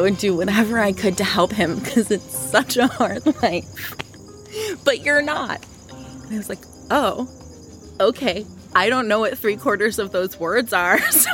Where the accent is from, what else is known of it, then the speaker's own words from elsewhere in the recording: Cooperstown, New York, United States; also born or lived in Long Island; And I was born on Long Island, but when I was six, I had just finished kindergarten, we moved upstate to Cooperstown, New York, which is where I did most of my growing up. It's a very, very small town.